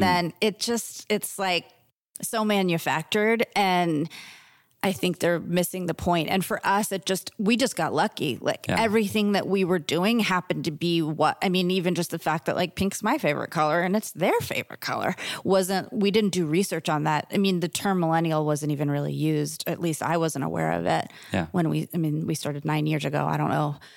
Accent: Florida, United States; because I'm from South Florida

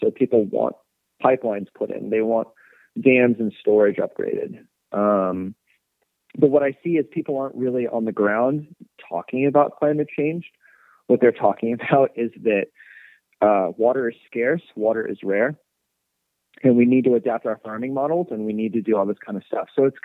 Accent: California, United States; Like, you know, I grew up in California.

